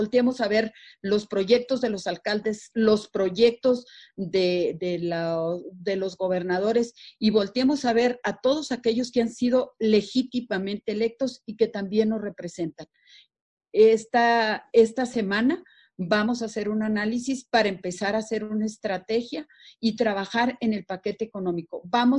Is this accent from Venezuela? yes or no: no; Mexico; que vengan a decirle al presidente lo que como mexicanos necesitamos en esta paquete económico para 2021.